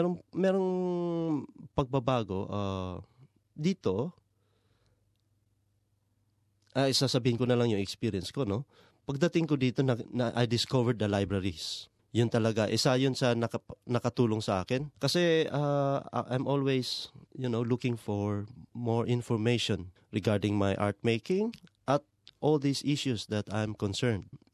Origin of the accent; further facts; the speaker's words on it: Mindanao, Philippines; So, parang rin yun sa simbolo ng kung ano nangyayari dun sa amin sa Mindanao.